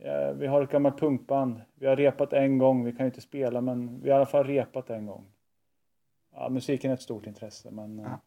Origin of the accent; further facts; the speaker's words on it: Motala, Östergötland, Sweden; född och uppvuxen, bor i Motala.